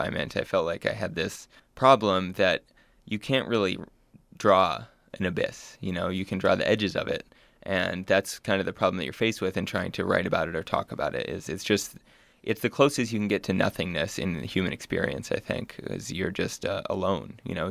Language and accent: English; United States; I've never experienced animosity in the Middle East, in any country, just kind of walking the streets, being an American.